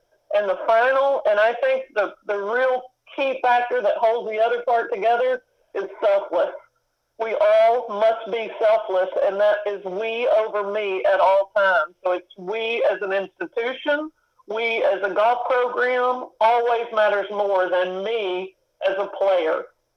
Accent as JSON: {"language": "English", "town": "Hope", "region": "Arkansas", "country": "United States", "tie": "born or raised there", "said": "And I grew up in Hope, Arkansas on a 9-hole golf course and played at the University of Texas."}